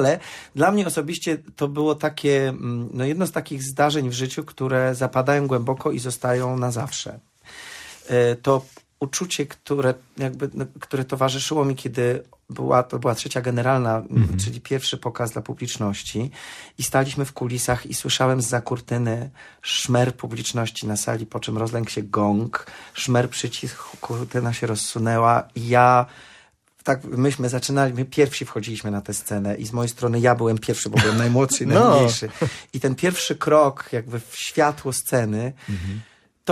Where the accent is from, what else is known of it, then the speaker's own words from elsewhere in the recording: Gdynia, Pomeranian Voivodeship, Poland; also born or lived in Słupsk / Koszalin / Płock; Bo rzeczywiście urodziłem się w Słupsku, w którym nigdy nie mieszkałem. Moi rodzice mieszkali wtedy w Koszalinie przez rok. Potem był Płock, a potem była Gdynia. Urodziłem się w rodzinie aktorów.